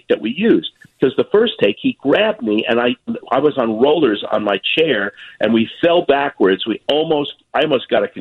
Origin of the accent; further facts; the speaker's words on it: Miami, Florida, United States; I said, well, I'm from Miami originally, so I know a lot of Cubans.